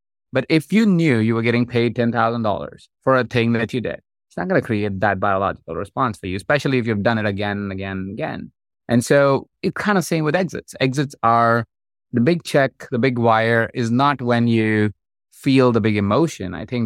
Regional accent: India; okay, I grew up in India. That's where I'm from.

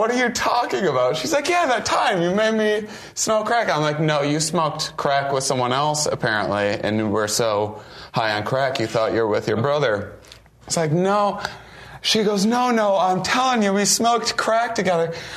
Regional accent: Wisconsin, United States; I'm from Wisconsin, originally.

